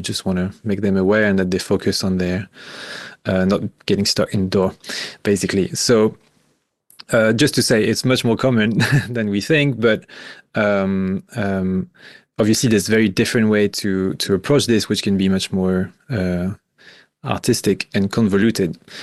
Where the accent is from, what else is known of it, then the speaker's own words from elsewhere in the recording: France; English is a second language; the culture that relates to sound and to being an artist was really different from where I grew up in France